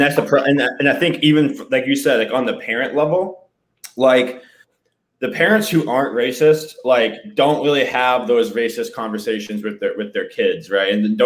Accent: United States; because you grow up, like, where I grew up in the States, you know, the textbooks that I would read in history class

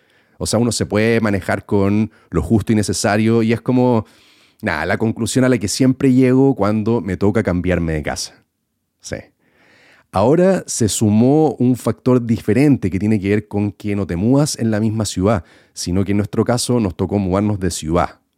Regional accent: Concepción, Biobío, Chile; moved away as an adult; now in Santiago, Chile; yo viví aquí en Concepción. Me siento de la zona, a pesar que no nací en Concepción. Sí siento que básicamente toda mi vida se desarrolló en Concepción hasta cierto punto, que fue el 2013, cuando me voy a Santiago de Chile.

